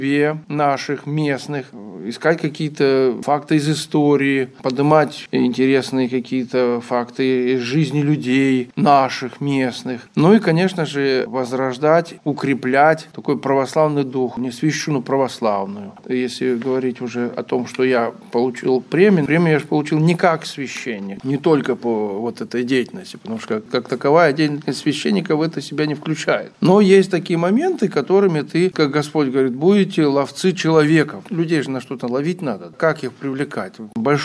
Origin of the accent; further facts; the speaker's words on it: Nesvizh, Minsk Region, Belarus; also born or lived in Vladivostok, Russia; Пусть я родился далеко за пределами Беларуси, в городе Владивостоке, но, с 4 класса я здесь, в Несвеже, только с выездом 2 года ар.